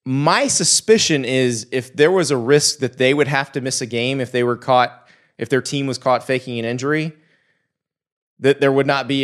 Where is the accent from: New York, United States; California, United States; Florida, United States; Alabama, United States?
Florida, United States; Oh, I've had the double. I grew up in Florida.